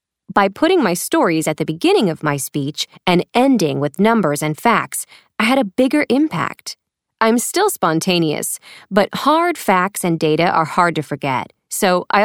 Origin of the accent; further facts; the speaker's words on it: New York City, New York, United States; I'm from New York City, where most people don't even learn to drive until they're older.